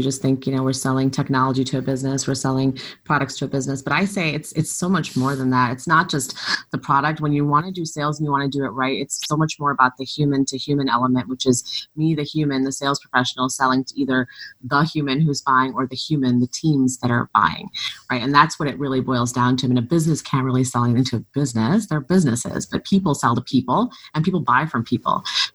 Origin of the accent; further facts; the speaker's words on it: Punjab, India; born there; Those represent Punjab, which is where I was born in India.